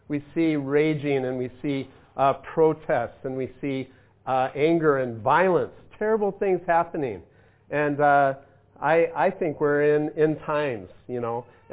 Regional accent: United States; You know, I'm American. We broke away from all the kings and the queens and all.

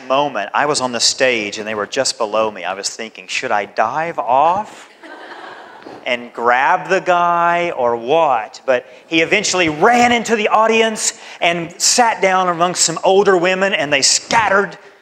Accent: Tennessee, United States; I'm from Tennessee, and almost always when I would go hiking in Tennessee, we would see a bear.

